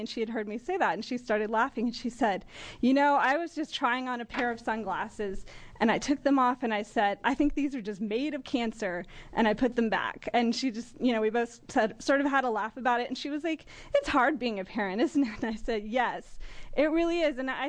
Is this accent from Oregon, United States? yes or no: yes; Portland, Oregon, United States; I'm a parent from Portland, Oregon.